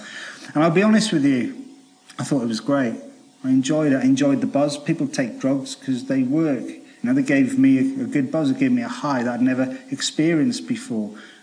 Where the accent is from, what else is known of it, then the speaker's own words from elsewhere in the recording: Wales, United Kingdom; accent: Welsh; I was brought up in Wales. You might recognise the Welsh twang in my accent. You know, I'm a proud Welshman. I've even got a big Welsh flag on my living room wall